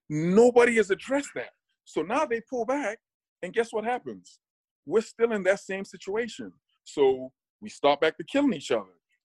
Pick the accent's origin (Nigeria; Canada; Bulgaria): Nigeria; now in United States; When I was growing up in Nigeria